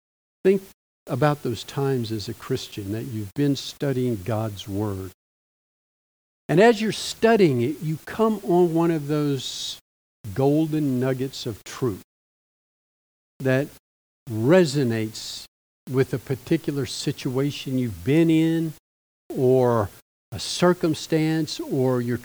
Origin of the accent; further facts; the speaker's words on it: Southern US, United States; Growing up in the South, and in conservative churches, they would often have a couple of times a year revivals